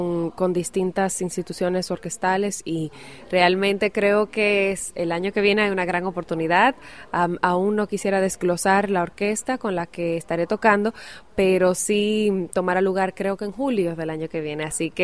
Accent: Dominican Republic; parte de nuestra idiosincrasia como dominicanos

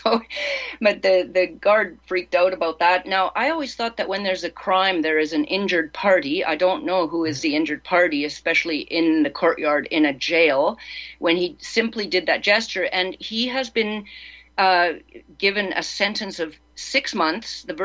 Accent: Canada; we all grew up here in Canada

